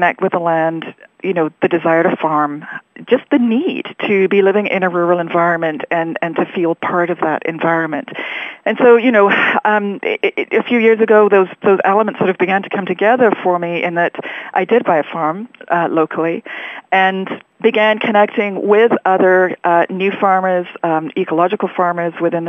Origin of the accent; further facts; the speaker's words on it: England, United Kingdom; I grew up in England, and I grew up in a village community, in a rural environment, and I worked on farms.